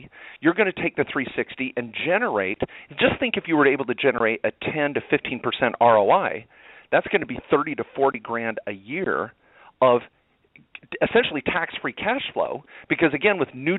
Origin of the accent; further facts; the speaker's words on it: Eugene, Oregon, United States; born there; I was born in Eugene, Oregon, and, of course, went to law school in Oregon. And so I am an Oregon Duck fan, except when they're playing the Utes.